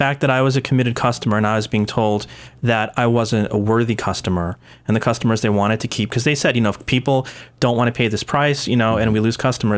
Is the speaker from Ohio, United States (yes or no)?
no; New York, United States; that would be the first thing I would say because I am from New York.